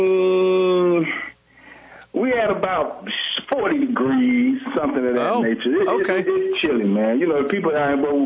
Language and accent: English; Atlanta, Georgia, United States; I'm in Atlanta, Georgia. This is my hometown, born and reared here. And my travels have brought me back here.